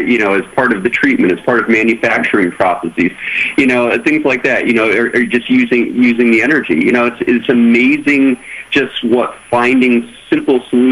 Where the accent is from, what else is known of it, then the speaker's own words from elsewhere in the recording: Naugatuck, Connecticut, United States; Born and raised in Naugatuck, yeah.